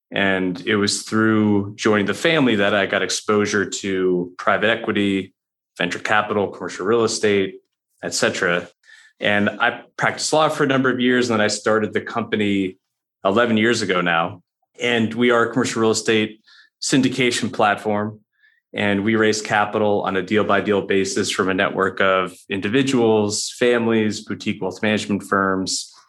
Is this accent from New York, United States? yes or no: yes; New York, United States; moved away as an adult; now in Nashville, United States; I am a New Yorker who married a Nashville girl.